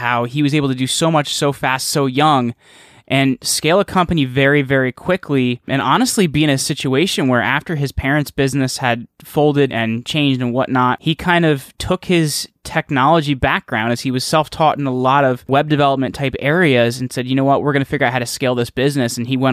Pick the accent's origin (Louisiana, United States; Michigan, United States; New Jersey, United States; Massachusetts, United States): New Jersey, United States; well, I'm from New Jersey, so I'm very familiar.